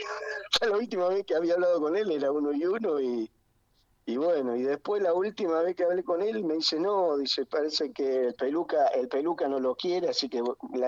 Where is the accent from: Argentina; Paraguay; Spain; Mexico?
Argentina; Campana, Buenos Aires Province; Yo soy de Campana.